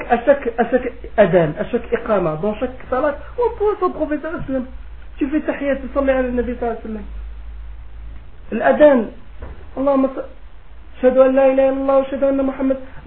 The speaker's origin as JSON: {"language": "French", "country": "Morocco", "tie": "born or raised there", "moved": "yes", "said": "Même moi, quand je suis né au Maroc, j'ai grandi au Maroc."}